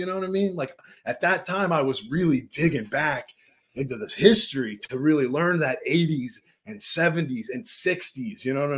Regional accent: Richmond, California, United States; I'm from Richmond. I drive by mm-hmm. the rich. I graduated out of the Richmond Auditorium.

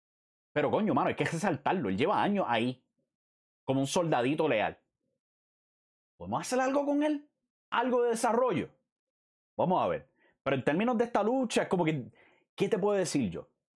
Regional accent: Puerto Rico; Nosotros como puertorriqueños, pues así somos.

